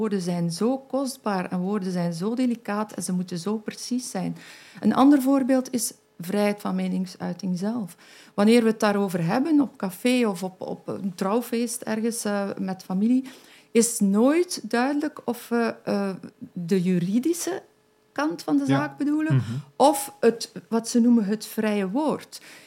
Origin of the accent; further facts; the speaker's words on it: Belgium; Ik ben een Belg en ik volg de Belgische wet.